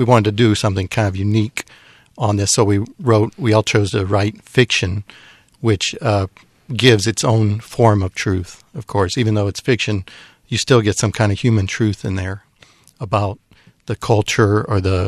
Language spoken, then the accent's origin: English; United States; now in abroad; I mean, myself, being an American, we're very a little bit distant and closed off